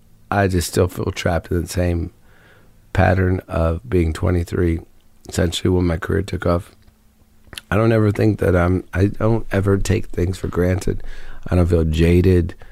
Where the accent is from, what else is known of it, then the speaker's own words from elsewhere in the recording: Ohio, United States; Guys go to concerts when I grew up in Ohio to meet girls.